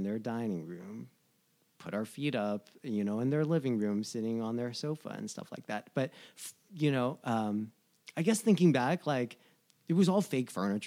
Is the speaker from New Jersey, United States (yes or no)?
yes; New Jersey, United States; moved away as an adult; now in Los Angeles, United States; I was an East Coast boy, you know, growing up in New Jersey, going to school in New York and Providence and stuff like that.